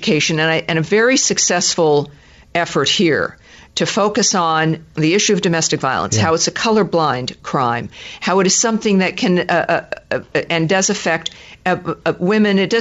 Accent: Scotland, United Kingdom; I'm talking and I can't shut up because I'm Scottish.

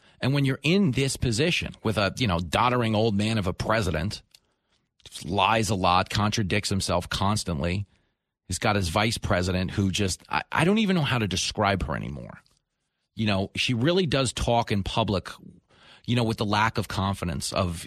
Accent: United States; I'm not joking because I'm a Republican. I'm joking because I'm an American.

